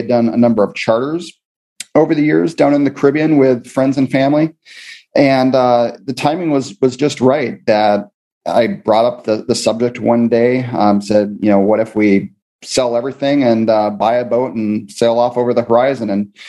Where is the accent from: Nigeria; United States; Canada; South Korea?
United States; Minnesota; You know, I grew up in Minnesota, never bothered me. The problem is I moved away for a while and got wussified.